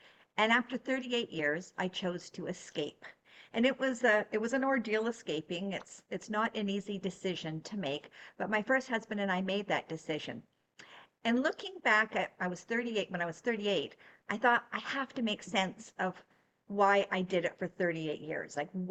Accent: Canada; And I come from Canada, where it really is a melting pot of so many different nationalities, like the U.S.

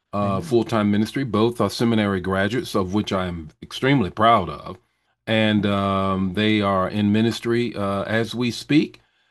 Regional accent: Goldsboro, North Carolina, United States; I'm from Goldsboro, North Carolina. That's God's country there.

